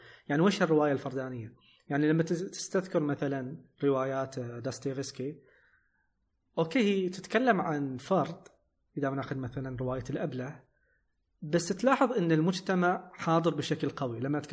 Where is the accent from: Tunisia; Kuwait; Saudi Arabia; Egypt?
Kuwait; إن إحنا كويتيين